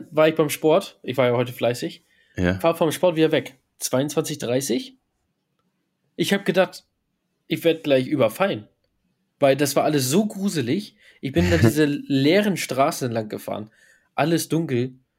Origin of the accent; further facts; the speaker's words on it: Stuttgart, Baden-Württemberg, Germany; Wir kommen ja aus Stuttgart.